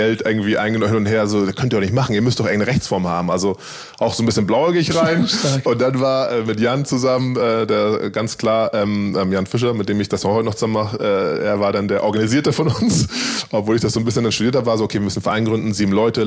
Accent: Hamburg, Germany; Wir sind in Hamburg aufgewachsen.

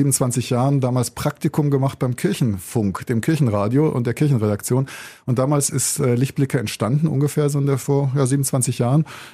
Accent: Wuppertal, North Rhine-Westphalia, Germany; Wir haben ja in Wuppertal ja viele verschiedene Kirchengemeinden und Religionsgemeinschaften, aber ich bin aufgewachsen in Wichlinghausen in einer sehr aktiven, engagierten Gemeinde

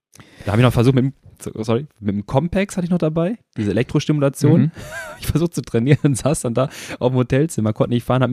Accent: Cologne, North Rhine-Westphalia, Germany; Als Kölner

